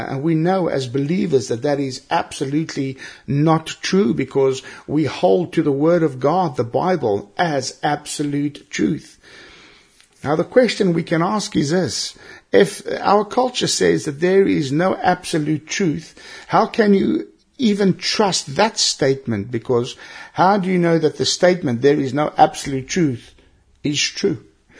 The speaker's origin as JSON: {"language": "English", "country": "South Africa", "moved": "as an adult", "lives_now": "United Kingdom", "said": "You know, I'm South African, and when I first came to the United Kingdom and started preaching"}